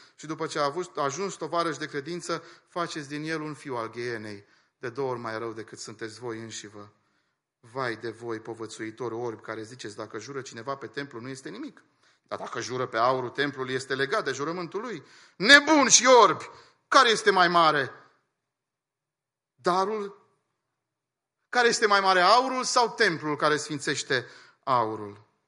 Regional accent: Bucharest, Romania; eu am crescut în București

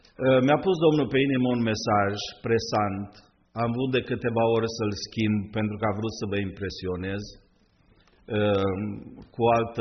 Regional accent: Hațeg, Hunedoara County, Romania; Și satul unde am copilărit era un sat mic, la Sarmiții și la Hobiță, acolo sunt muntele retezat.

